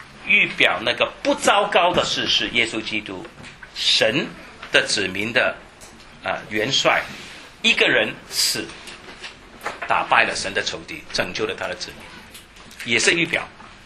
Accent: Shanghai, China; 我们上海人说十八番的 subuffet 啊，就是翻来翻去的

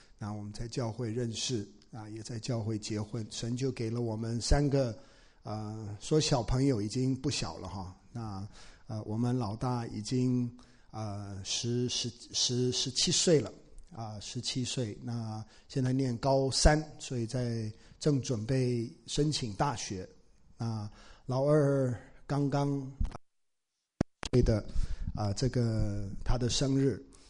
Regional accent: Taiwan; now in United States; 师母跟我都是在台湾出生长大的。但是我们其实是在美国认识的

